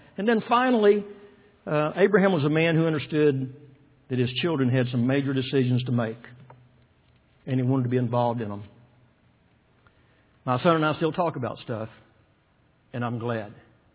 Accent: Waco, Texas, United States; born there; I was born in Waco, Texas. I was freeborn.

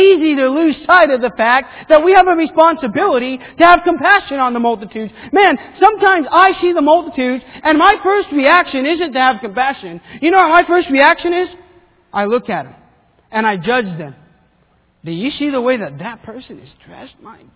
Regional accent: Argentina; I remember growing up in Argentina as a boy

